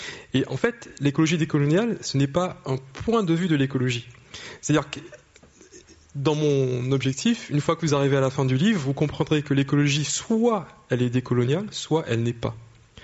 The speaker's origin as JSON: {"language": "French", "country": "Martinique", "tie": "born or raised there", "moved": "as an adult", "said": "je suis martiniquais. J'ai grandi, j'ai vécu en Martinique mes 18 premières années de vie. J'y vais chaque année, ma famille y vit encore."}